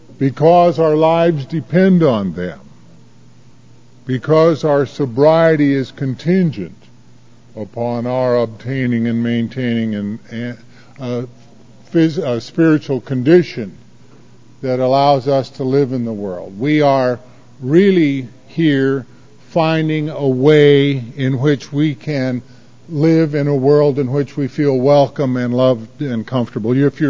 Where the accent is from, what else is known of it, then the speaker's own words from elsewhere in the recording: Los Angeles, California, United States; It's good to be here in Florida again. I come from Los Angeles, and it's a little tricky being here only because in L.A., when we inhale, we know we're inhaling.